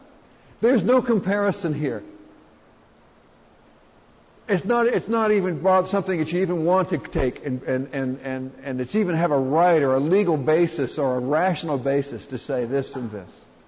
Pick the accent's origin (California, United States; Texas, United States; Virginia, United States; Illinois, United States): Texas, United States; But I grew up in Texas, and years and years ago when I was little